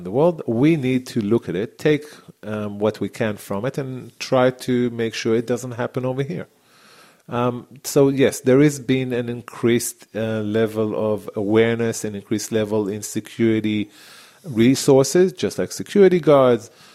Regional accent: Israel; English is a second language; Okay, I grew up in Israel at the age of 18, just like anyone else.

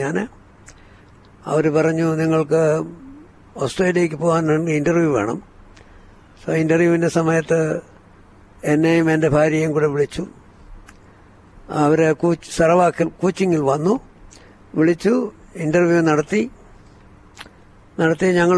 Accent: Kerala, India; ആ സമയത്ത് രണ്ട് മലയാളികളാണ്, ഞാനും അദ്ദേഹം മാത്രമേ ഉള്ളൂ മലയാളി. ഞാൻ രണ്ടാമത്തെ

